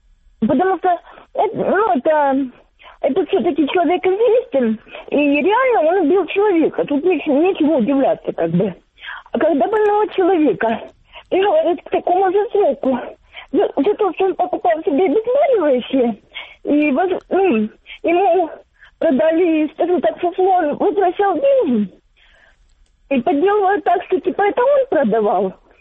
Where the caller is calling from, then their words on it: Donetsk Oblast, Ukraine; Алло, здравствуйте. Донецкая область.